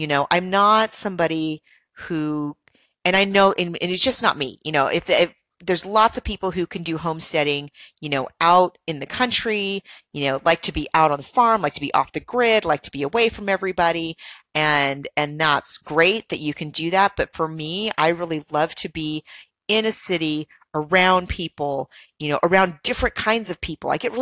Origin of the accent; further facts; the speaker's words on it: San Diego, California, United States; I'm so grateful to be in San Diego, which is my hometown where I grew up